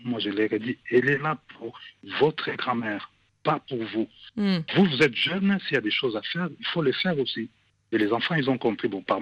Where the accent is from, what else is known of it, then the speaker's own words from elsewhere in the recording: Kinshasa, DR Congo; Je suis natif de Kinshasa.